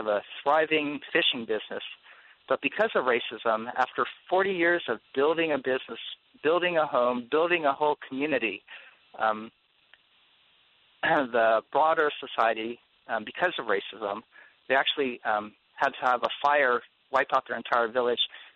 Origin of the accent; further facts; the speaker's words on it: United States; born there; No, I was born here in the United States.